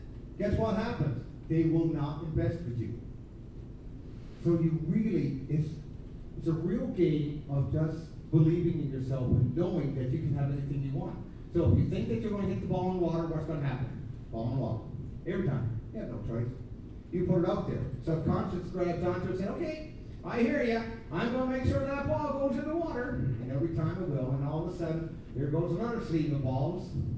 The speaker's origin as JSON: {"language": "English", "region": "New Brunswick", "country": "Canada", "lives_now": "Western Canada", "said": "because out here in Western Canada, I'm from New Brunswick."}